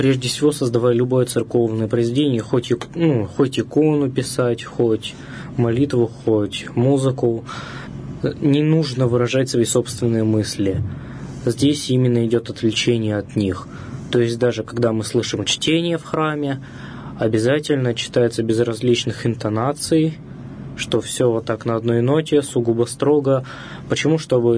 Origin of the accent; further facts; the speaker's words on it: Mordovia, Russia; мордовская – это, так скажем, мое национальное самоопределение. Я мордвин. Я вообще стараюсь учить свой коренной язык мордовский.